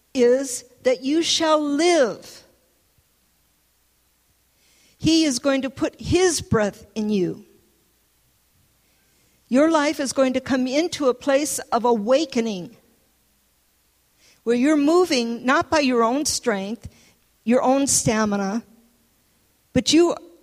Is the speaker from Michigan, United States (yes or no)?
yes; Michigan, United States; also born or lived in New Orleans; You know, I was born and raised in Michigan, and believe me, we have thunderstorms in Michigan.